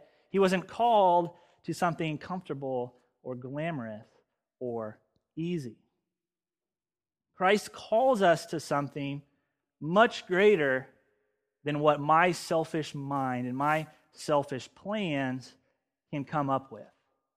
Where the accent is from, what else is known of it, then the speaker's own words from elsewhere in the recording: Missouri, United States; born there; I was born in Missouri. I don't know how that got messed up, but I'm made for the beach.